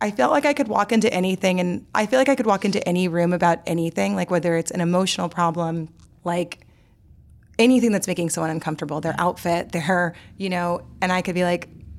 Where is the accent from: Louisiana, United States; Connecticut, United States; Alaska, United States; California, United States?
Louisiana, United States; New Orleans; So I grew up in New Orleans